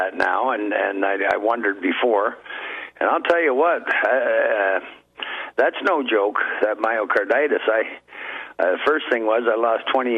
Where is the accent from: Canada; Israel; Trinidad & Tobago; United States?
Canada; Hamilton, Ontario; now in Welland, Canada; Two of the hospitals, renowned ones in Hamilton, Ontario, my hometown, an hour away from where I am now, and one locally here in the next town, the Welland Hospital.